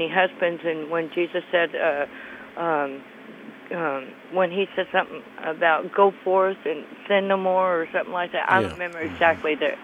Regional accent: Missouri, United States; when I was growing up, I grew up in Missouri, and I was always taught that when you lay with someone, you're married with them

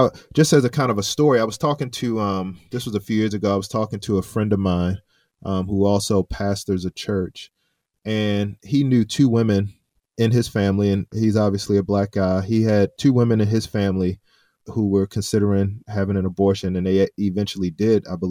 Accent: Baltimore, Maryland, United States; now in St. Louis, United States; I grew up in Baltimore, Maryland. I went to a church that was very large, and it was like 100% African-American.

